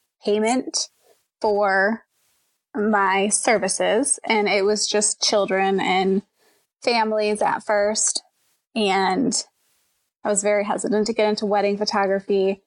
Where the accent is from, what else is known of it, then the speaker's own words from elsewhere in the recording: Michigan, United States; I'm from Michigan. We moved to Georgia. I worked for a bank as a bank teller. And then, started when we had kids, we moved back to Michigan